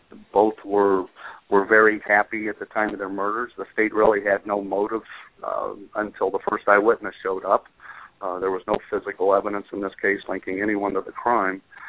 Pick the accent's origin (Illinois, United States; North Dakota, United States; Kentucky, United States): Illinois, United States; Chicago; I came from the Chicago area. I'm very proud of the Illinois State Police, and I still am.